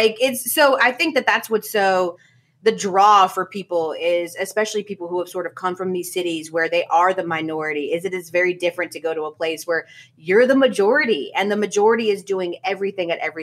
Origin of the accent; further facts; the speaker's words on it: Atlanta, Georgia, United States; I am from Atlanta, but my family's from Denver.